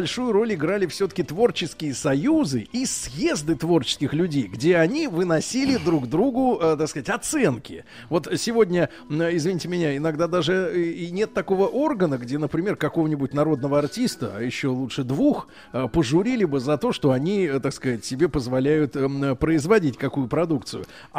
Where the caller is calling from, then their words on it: Sochi, Krasnodar Krai, Russia; Вот только из-за того, что у меня сейчас короткие руки, и я не могу из Сочи дотянуться до вашего горла.